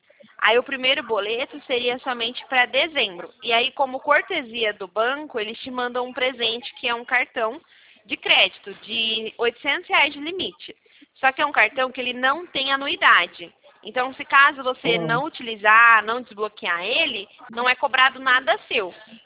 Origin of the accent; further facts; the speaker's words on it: Poços de Caldas, Minas Gerais, Brazil; born there; Eu nasci em Poços de Caldas, aí lá é frio, hein?